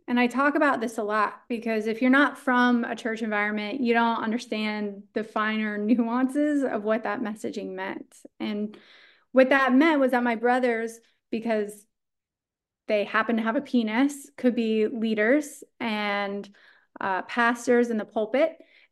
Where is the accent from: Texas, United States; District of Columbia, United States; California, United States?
Texas, United States; So, yeah, I was born in Texas, and this is important part of my story, because I was born, the youngest kid of three.